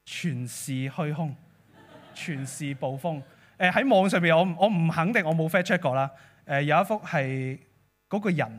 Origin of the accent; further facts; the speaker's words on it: Hong Kong; 或者如果用我们香港人会比较明白的字呢，浮云啊